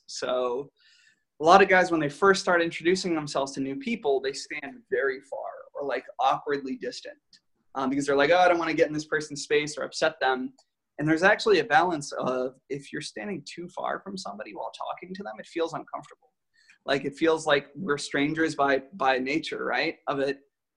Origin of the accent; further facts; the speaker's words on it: Boston, Massachusetts, United States; Even I'm from Boston, so I talk at like a mile a minute.